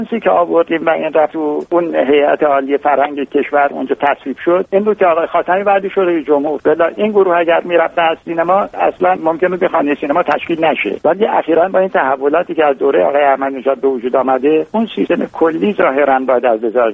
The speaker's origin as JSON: {"language": "Persian", "region": "Khuzestan", "country": "Iran", "tie": "born or raised there"}